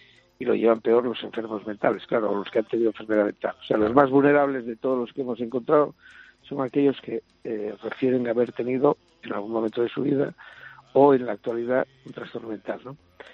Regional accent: Asturias, Spain; Nosotros que somos de Asturias

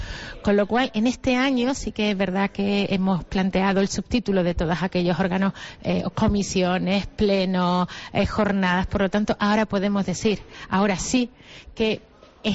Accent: Canary Islands, Spain; Bueno, somos canarios y nuestro parlamento no podía ser de otra manera.

